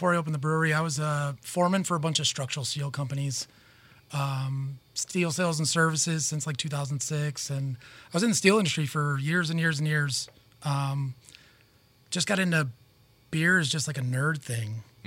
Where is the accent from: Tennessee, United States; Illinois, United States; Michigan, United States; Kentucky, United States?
Illinois, United States; Chicago; South side of Chicago. Yeah, we're from the Hegwisch neighborhood.